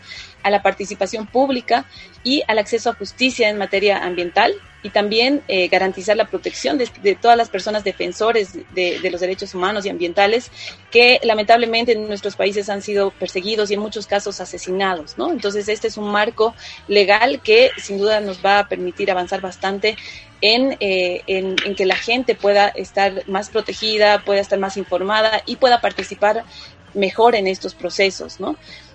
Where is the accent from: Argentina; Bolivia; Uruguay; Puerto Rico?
Bolivia; La Paz; moved away as an adult; Yo soy de La Paz. Soy mamá de dos niñas.